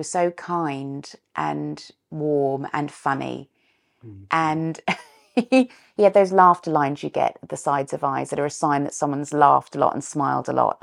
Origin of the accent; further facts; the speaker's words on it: Australia; being very Australian, I was very, very chatty and I use my arms a lot when I speak.